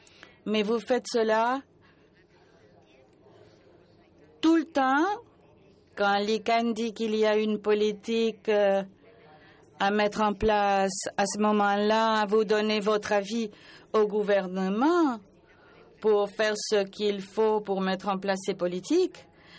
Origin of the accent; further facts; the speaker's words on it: Romania; Moi, je viens de la Roumanie.